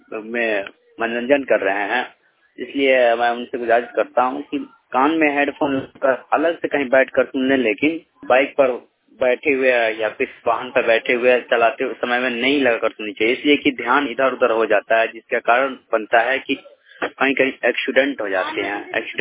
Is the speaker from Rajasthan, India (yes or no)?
no; Raghuwa, Bihar, India; मैं ग्राम रघुवा प्रखंड डिस्ट्रिक्ट गोपालगंज बिहार का निवासी हूँ।